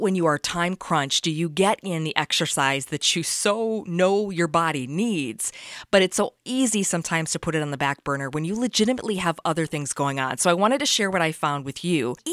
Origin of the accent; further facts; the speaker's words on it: Cincinnati, Ohio, United States; This was foreign to me. I grew up in Cincinnati. I was lost here.